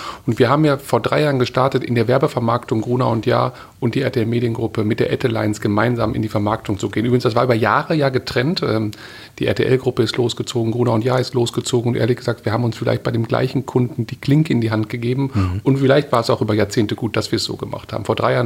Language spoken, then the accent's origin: German; North Rhine-Westphalia, Germany; Ruhrgebiet ist meine Heimat.